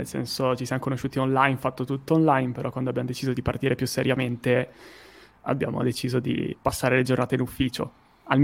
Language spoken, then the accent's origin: Italian; Udine, Friuli-Venezia Giulia, Italy; also born or lived in Padua; now in Milan, Italy; vivo il nord-est Italia, nel senso che sono originario di Udine, mi sono spostato per gli studi a Padova per 5 anni e adesso per questa avventura di data pizza e startup sono a Milano.